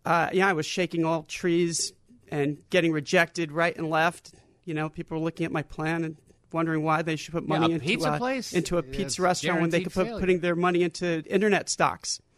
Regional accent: New Haven, Connecticut, United States; this great pizza that my family and I grew up eating in New Haven.

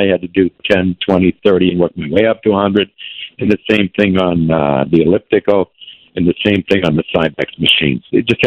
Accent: Ireland; I'm Irish, so whatever it takes.

